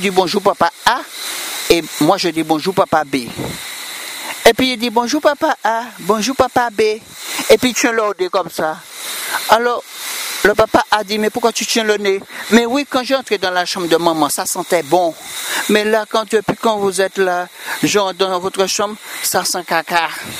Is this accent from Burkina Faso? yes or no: no; Martinique; je viens de la Martinique